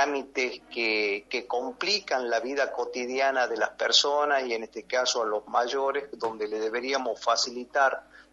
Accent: Argentina; para la nación como argentinos será, digamos, un logro muy importante.

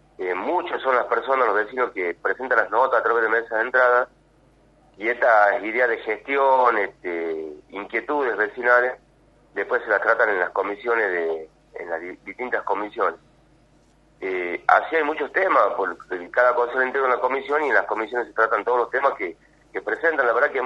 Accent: Tucumán, Argentina; como tucumanos nos sintamos orgullosos de la capacidad que tienen nuestros hombres, nuestras mujeres

